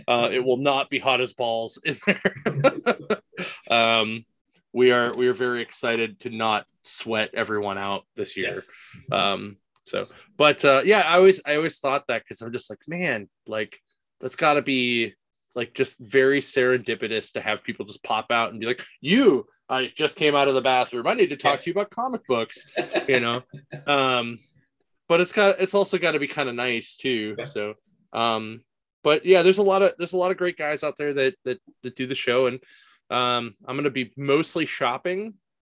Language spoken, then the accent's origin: English; St. Marys, Pennsylvania, United States; And I am from St. Mary's, and that is my hometown beer. I grew up with them.